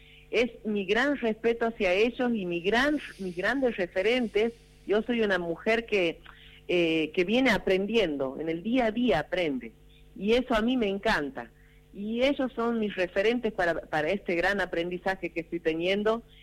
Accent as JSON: {"language": "Spanish", "region": "Santiago del Estero", "country": "Argentina", "said": "mi tierra, de mi Santiago, que es la continuidad del mensaje de mi padre"}